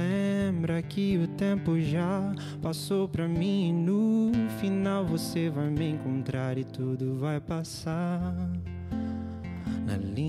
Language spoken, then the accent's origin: Portuguese; Guarulhos, São Paulo, Brazil; Eu sou de Guarulhos, desde nascença mesmo. Nascido e crescido em Guarulhos.